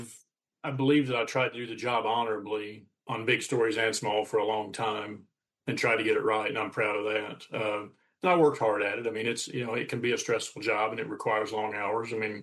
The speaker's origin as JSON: {"language": "English", "town": "Somerset", "country": "United States", "tie": "born or raised there", "said": "I think it benefited me that I grew up in the area. I grew up in Somerset. I grew up in a rural area, so I have maybe some understanding of rural people and the way rural places work"}